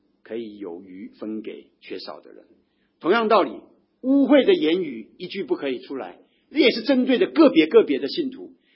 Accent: Taiwan; 我自己从台湾来的，我从台湾转了一大圈到了北美念书，结果跑到南洋来啊

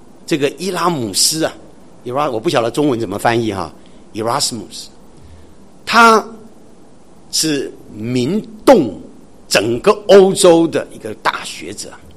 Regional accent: China; 这个志向其实在我们中国人当中啊，在我们华人当中，其实这个志向是很重要的一件事情

